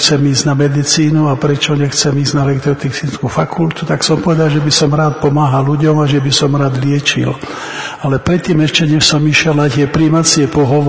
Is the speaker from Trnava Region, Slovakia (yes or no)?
yes; Skalica, Trnava Region, Slovakia; Pochádzam zo západného Slovenska, zo Skalice. Tam som sa narodil a tam aj pôsobím už 45 rokov ako zubný lekár.